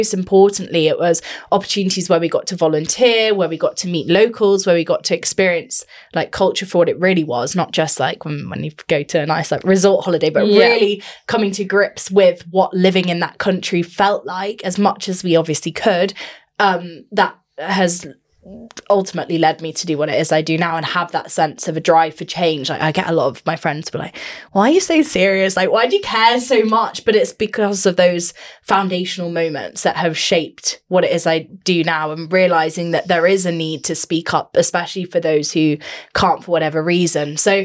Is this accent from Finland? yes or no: no; Dubai, United Arab Emirates; growing up in Dubai, it was this melting pot of different cultures, heritage, different backgrounds